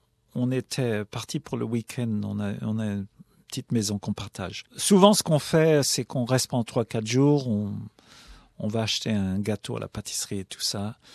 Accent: France; Quand on est français, ça fait partie de notre savoir-faire, de notre savoir-vivre.

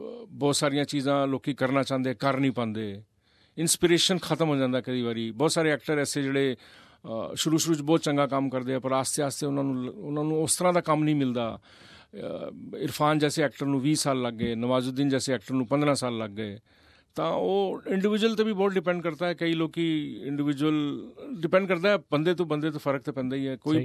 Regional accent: Delhi, India; born there; ਮੈਂ ਦਿੱਲੀ 'ਚ ਪੈਦਾ ਹੋਇਆ ਸੀ, ਤਾਂ ਦਿੱਲੀ 'ਚ ਤਾਂ ਮੈਂ ਕਹਿੰਦਾ bye default everybody is Punjabi, Punjabi ਬੋਲਣੀ ਤਾਂ ਆਪਣੇ ਆਪ ਹੀ ਆ ਜਾਂਦੀ ਹੈ।

